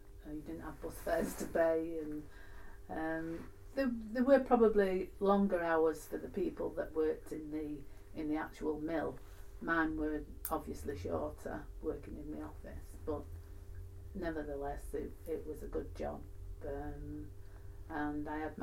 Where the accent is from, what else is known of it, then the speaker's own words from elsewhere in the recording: Salford, North West England, United Kingdom; born there; was born at Salford, Hope Hospital. 1944.